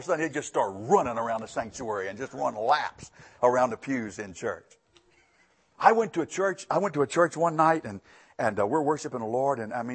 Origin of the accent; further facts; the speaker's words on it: Lynchburg, Virginia, United States; I grew up two or three blocks from Thomas Road Baptist Church.